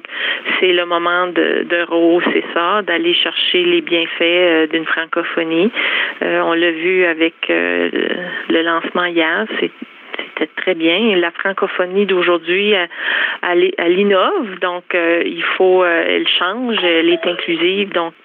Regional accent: Chéticamp, Nova Scotia, Canada; born there; moved away as an adult; Je suis une Acadienne de la Nouvelle-Écosse. Je suis née à Chéticamp, qui est sur le sentier Cabot, qu'on appelle en anglais le Cabot Trail.

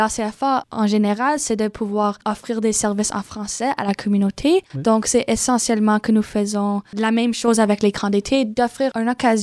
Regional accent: Bonnyville, Alberta, Canada; je viens de Bonnyville, je ne suis pas d'Edmonton.

